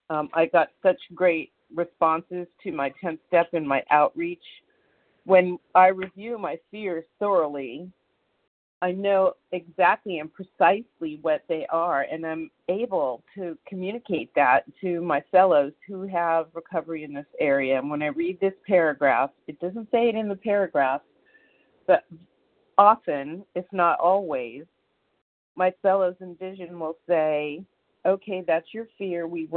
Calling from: California, United States; I'm calling from California.

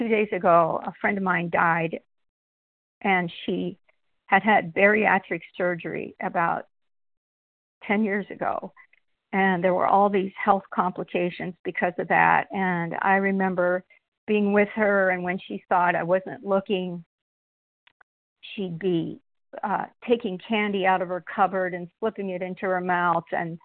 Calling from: Washington, United States; I'm calling from Washington State, Southwest Washington.

